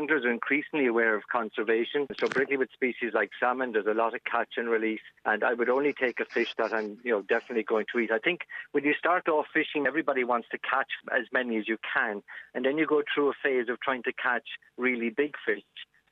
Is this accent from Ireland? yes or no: yes; Kinsale, Munster, Ireland; I grew up in Kinsale. So yes, I mean, fishing has been part of my life since I was about 7 years of age.